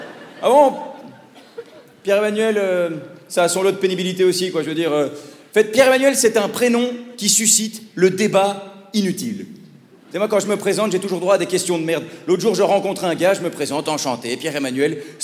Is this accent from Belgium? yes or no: yes; Belgium; Je sais de quoi je parle, je viens de Belgique.